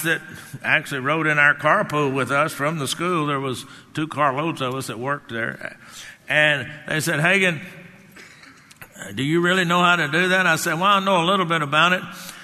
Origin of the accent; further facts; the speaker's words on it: Texas, United States; I'm being from Texas. I know a little bit about riding horses.